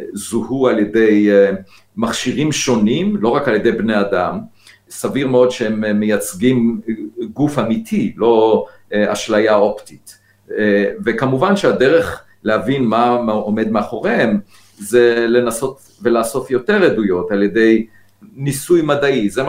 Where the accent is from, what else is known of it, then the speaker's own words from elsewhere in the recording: Beit Hanan, Central District, Israel; אני נולדתי במושב בית חנן, גדלתי על רקע אסיפת ביצים כל יום אחרי הצהריים